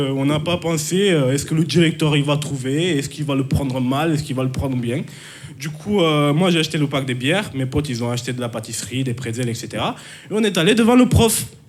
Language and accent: French; Romania; now in France; Moi, ça fait que 6 ans que je suis en France. Moi, là-bas, je viens de la Roumanie.